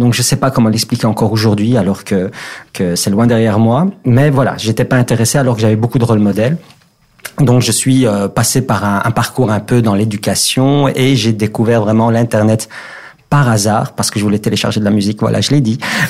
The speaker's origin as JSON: {"language": "French", "town": "Molenbeek", "region": "Brussels", "country": "Belgium", "tie": "born or raised there", "said": "Je suis né, j'ai grandi ici à Molenbeek."}